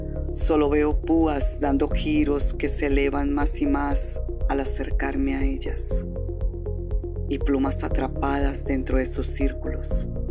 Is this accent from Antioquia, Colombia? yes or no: no; Cúcuta, Norte de Santander, Colombia; now in Cali, Colombia; abrazo gigante desde Cali, Colombia. Un abrazo con sabor a la perla del norte, que es como llaman a mi ciudad natal.